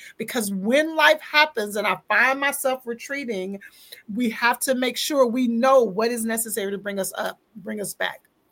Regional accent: Dallas, Texas, United States; And we recently were in my hometown. I am from Dallas, Texas. We were back home.

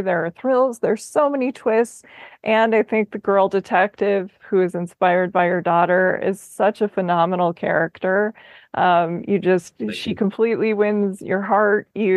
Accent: Midwest, United States; because I'm from the Midwest too

